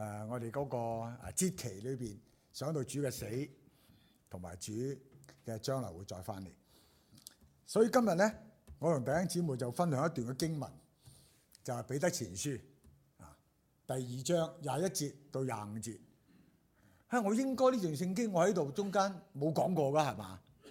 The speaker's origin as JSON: {"language": "Cantonese", "region": "Guangdong", "country": "China", "said": "即系我哋广东人话话，唔好一步通书睇到路啊"}